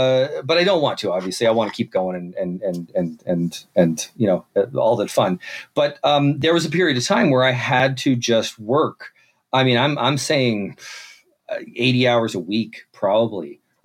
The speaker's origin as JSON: {"language": "English", "town": "Kitchener-Waterloo", "region": "Ontario", "country": "Canada", "tie": "born or raised there", "said": "Well, I come from Kitchener-Waterloo. That's where I grew up in Ontario."}